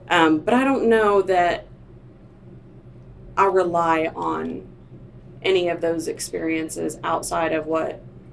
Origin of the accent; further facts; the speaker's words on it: Fort Worth, Texas, United States; moved away as an adult; also born or lived in North Carolina; I was actually I was in North Carolina at the time, so I moved. I grew up in Fort Worth. I moved to North Carolina when I was 20 years old.